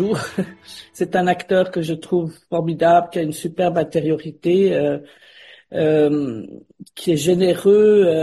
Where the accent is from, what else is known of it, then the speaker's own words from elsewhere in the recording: Switzerland; moved away as an adult; Moi, c'est vrai que je suis parti de la Suisse à 25 ans avec l'idée de faire de la photo.